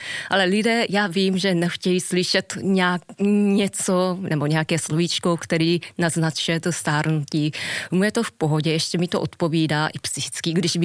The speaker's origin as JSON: {"language": "Czech", "region": "Osaka", "country": "Japan", "second_language": "Czech", "said": "Řekneme, já jsem z Osaky, takže v Osace byla silná tradice, že musíme nosit školní uniformy."}